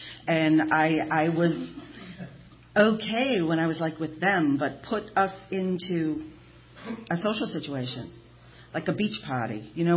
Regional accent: Massachusetts, United States; But I grew up in Boston, a little town, about 20 miles north of Boston.

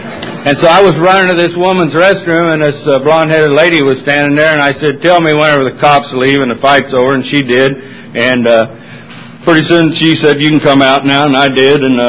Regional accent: Texas, United States; born there; I was born in Texas, and that's not reason enough to be an alcoholic.

